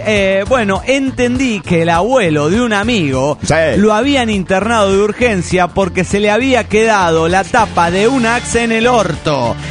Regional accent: Guadalajara, Jalisco, Mexico; en mi tierra y en cuando vivía allí en mi tierna infancia en Guadalajara

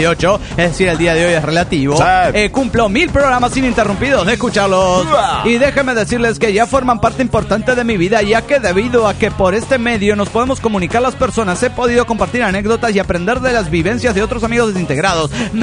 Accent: El Bolsón, Río Negro, Argentina; del Bolsón Argentina.

